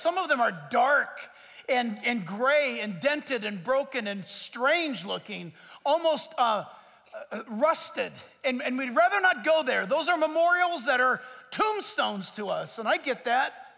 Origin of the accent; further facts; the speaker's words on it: San Diego, California, United States; born there; I was born in San Diego, lived close enough to the ocean and OC. I had grown accustomed to the smell of salt water.